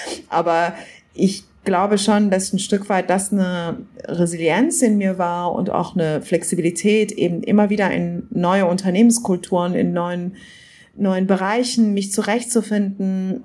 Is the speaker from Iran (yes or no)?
yes; Iran; ich bin ja im Iran aufgewachsen. Das ist auch ein Teil des Orients.